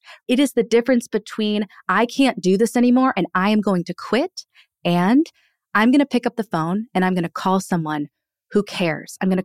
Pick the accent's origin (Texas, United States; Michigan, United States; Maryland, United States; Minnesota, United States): Maryland, United States; Annapolis; but in an authentic sense, we just wanted to fix it in my hometown of Annapolis. That was where Rising Tide began. And so we started gathering small business owners together here in my hometown.